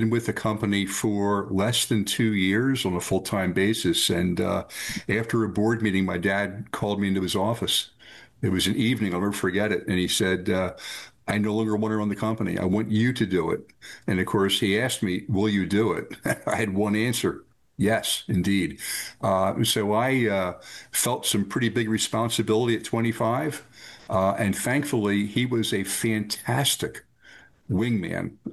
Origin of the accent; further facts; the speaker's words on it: Cherry Hill, New Jersey, United States; Born and raised in Cherry Hill, New Jersey, second of four, older brother, two younger sisters.